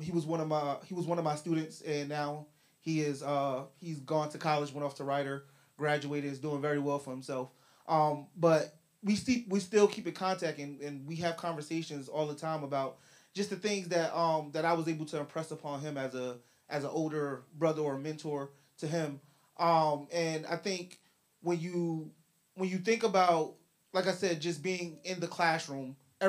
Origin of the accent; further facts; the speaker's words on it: Jersey City, New Jersey, United States; Yeah, so I'm from Jersey City, and I grew up right in Greenville.